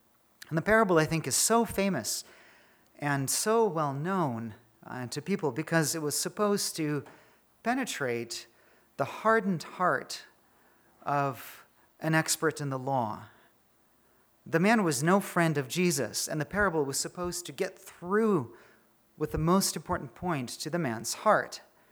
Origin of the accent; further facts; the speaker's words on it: Ukraine; now in Germany; even when I was growing up in Ukraine